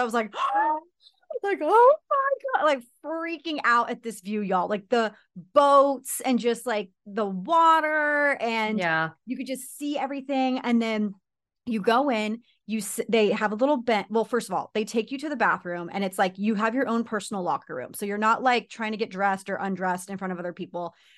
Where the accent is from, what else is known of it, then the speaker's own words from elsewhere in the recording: United States; obviously I'm American, so I'm thinking it through my lens